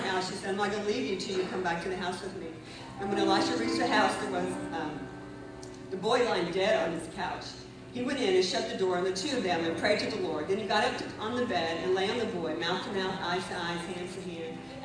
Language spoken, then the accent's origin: English; Kentucky, United States; I grew up in the South, Kentucky. My mother had 9 children. We grew up on a big farm in the heart of Kentucky.